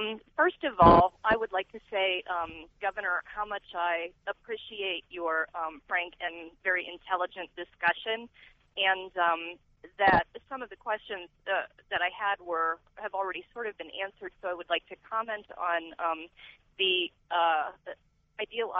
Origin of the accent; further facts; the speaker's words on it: Youngstown, Ohio, United States; I am originally from the Youngstown area, and so we've seen such a decline in the industrialization and jobs in that area.